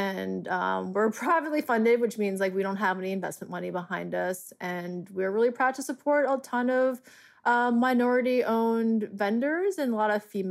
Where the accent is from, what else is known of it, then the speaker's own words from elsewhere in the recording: Long Island, New York, United States; So my background or my childhood, I grew up on Long Island. My parents came to this country in the 70s